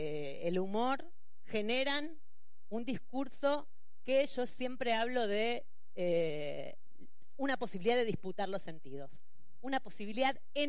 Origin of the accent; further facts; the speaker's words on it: Argentina; como buenas argentinas, las organizadoras, nos hemos retrasado un poco.